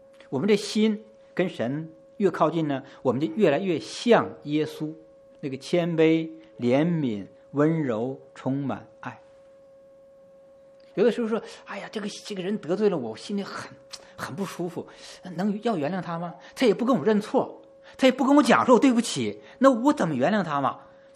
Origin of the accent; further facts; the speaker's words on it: Heilongjiang, China; 我黑龙江人嘛，说这放辣椒是辣的。